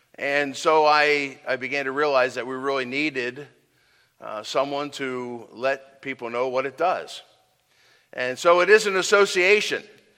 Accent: Pennsylvania, United States; also born or lived in Long Island, United States; I'm from the East Coast, Eastern Pennsylvania, and we pastored out there

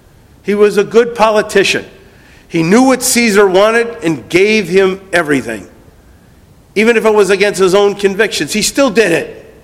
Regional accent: Detroit, Michigan, United States; Now, I say that because I'm from Detroit, so that's okay.

